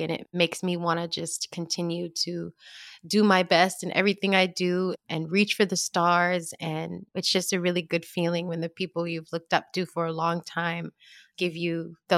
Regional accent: Georgia, United States; I think it was really just the way I was raised growing up in Georgia. You know, I have a lot of family in South Carolina. We're all Southern girls. I come from a really big family.

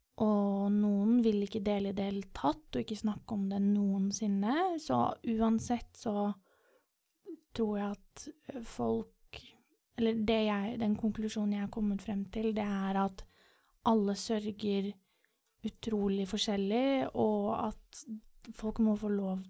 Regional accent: Moss, Østfold, Norway; Han heter Fredrik, og er som meg født og oppvokst i Moss.

